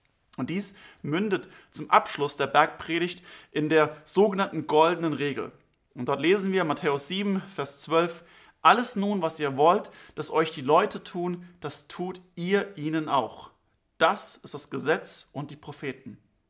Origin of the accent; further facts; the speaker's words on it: Germany; dass wir in Deutschland, wo ich herkomme